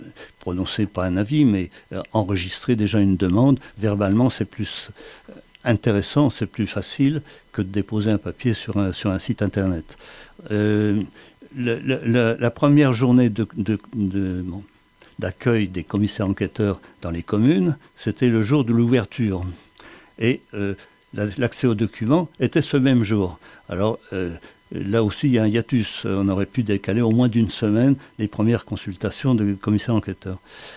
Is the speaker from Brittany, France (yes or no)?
no; Saint-Jean-de-Védas, Occitanie, France; Moi, je suis de Saint-Jean-des-Védas, et pratiquement, on garde la politique actuelle.